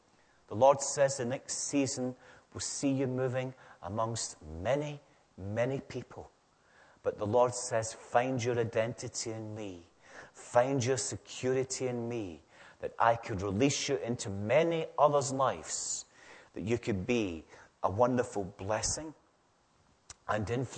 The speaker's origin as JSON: {"language": "English", "region": "Scotland", "country": "United Kingdom", "accent": "Scottish", "said": "You're probably planning to mimic my Scottish accent when you leave here tonight."}